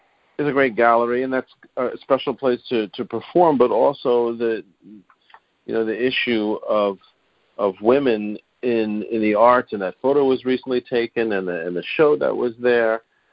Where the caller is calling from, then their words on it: New Haven, Connecticut, United States; I'm calling you from New Haven. It's getting cold here now, and it's very kind of urban.